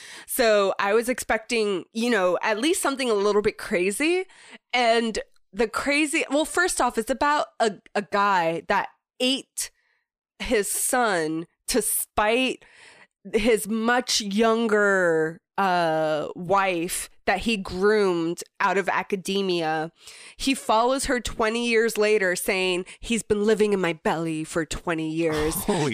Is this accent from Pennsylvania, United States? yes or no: no; Florida, United States; That's always been a tradition that I've had since growing up in Florida.